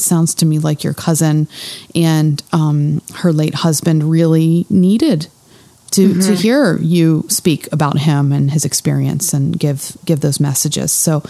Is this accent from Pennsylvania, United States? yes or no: yes; Pennsylvania, United States; Well, I'm from that area too. Born and raised in Lancaster County.